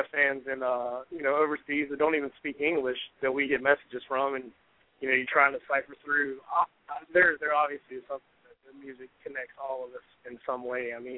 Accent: Charlotte, North Carolina, United States; Like, we're from Charlotte, North Carolina, so we would come home, you know, I think we were total home a month last year.

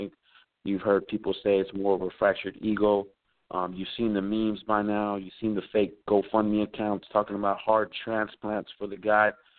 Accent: Fort Worth, Texas, United States; For anybody that knows, y'all already know we're from Fort Worth, but we all over.

